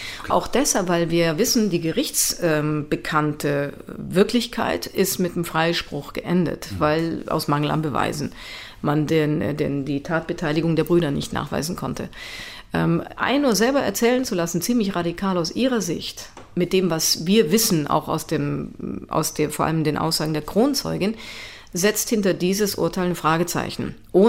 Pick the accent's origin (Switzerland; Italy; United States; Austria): Italy; German is a second language; weil ich selber als Kind in Italien aufgewachsen bin und erstmal Italienisch lernen musste